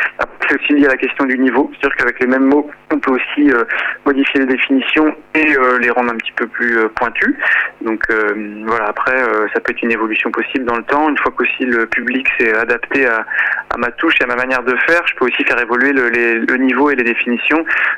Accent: Brûlon, Pays de la Loire, France; now in Nantes, France; Voilà, j'ai 34 ans, je suis originaire de Brulon, dans la Sarthe, à quelques kilomètres de la Mayenne, et je vis à Nantes.

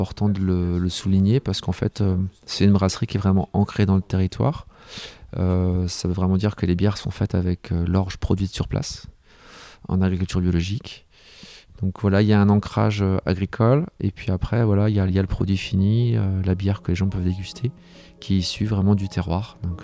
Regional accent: Saint-Georges-Buttavent, Pays de la Loire, France; je suis natif de Mayenne. Mes origines sont de Saint-Georges-Butavant, mes parents étaient donc agriculteurs ici sur place. J'ai 39 ans

